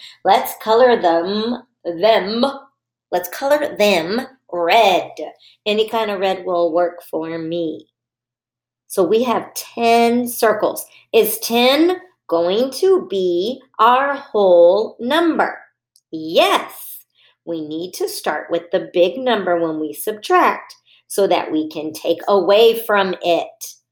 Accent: Texas, United States; accent: Texas; I might have to bring out my Texas accent because we're down on the farm.

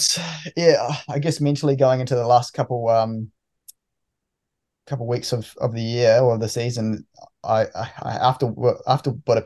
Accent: New Zealand; I love New Zealand, and I still show people over here like photos. I'm ready to go home.

